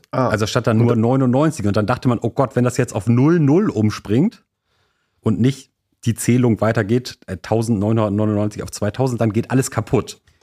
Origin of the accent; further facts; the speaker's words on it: Hamburg, Germany; ich bin zum Beispiel aufgewachsen in Hamburg in den 90ern in direkter Nähe zu einem Blumengeschäft, das Blume 2000 hieß.